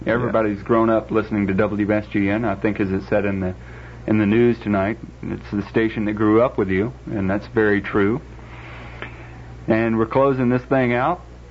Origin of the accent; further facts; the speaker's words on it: Birmingham, Alabama, United States; I grew up here in Birmingham. Grew up out in West End.